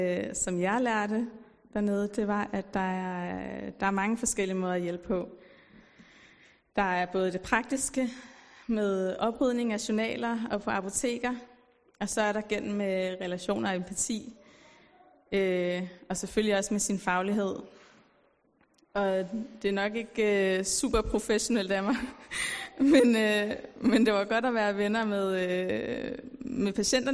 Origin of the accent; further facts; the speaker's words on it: Uganda; jeg er jo halvt fra Uganda